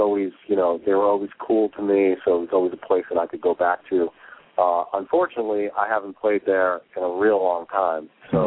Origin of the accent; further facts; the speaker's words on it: Poughkeepsie, New York, United States; I grew up in Poughkeepsie.